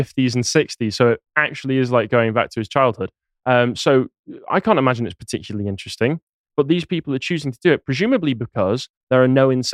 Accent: Crewe, North West England, United Kingdom; My hometown of Crewe is on there as well.

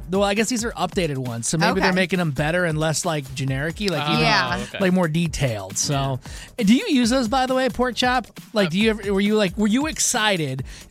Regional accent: Detroit, Michigan, United States; It's a Michigan thing because I grew up in Michigan on the east side in Detroit.

